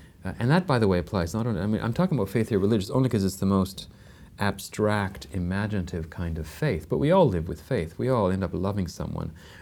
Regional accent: Canada; I'm Canadian, which is a very secular country

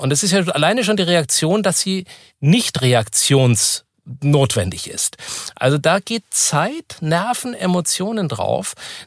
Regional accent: Bavaria, Germany; In meiner Heimat Oberfranken

